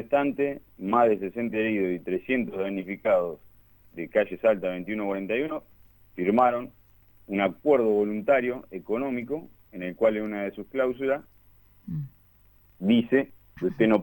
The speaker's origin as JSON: {"language": "Spanish", "town": "Arteaga", "country": "Mexico", "tie": "born or raised there", "said": "Nosotros somos oriundos de Arteaga"}